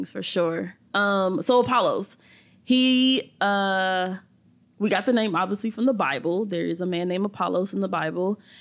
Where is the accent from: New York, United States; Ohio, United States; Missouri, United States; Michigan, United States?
Missouri, United States; St. Louis; now in Tacoma, United States; I'm originally from St. Louis. So, Midwest girl. Definitely outcast down here in the South. But it was okay. My country swing kind of, like, fit in. But yeah, from St. Louis. We live in Tacoma, Washington, which is not Washington, D.C.